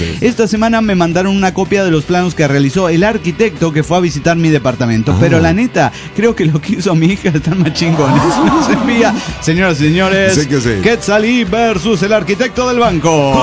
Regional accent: Mexico City, Mexico; Soy el demonio del Distrito Federal Mexicano.

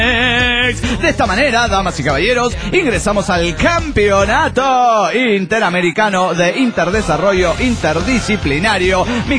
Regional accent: Barcelona, Catalonia, Spain; Soy el culé de Barcelona, España.

